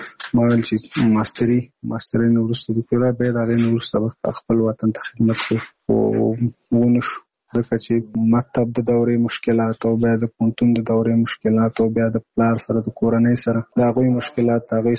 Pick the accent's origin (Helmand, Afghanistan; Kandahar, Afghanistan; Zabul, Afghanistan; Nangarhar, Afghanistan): Nangarhar, Afghanistan; now in Kabul, Afghanistan; زموږ کور په ننګرهار کې دی، زه په کابل کې یم.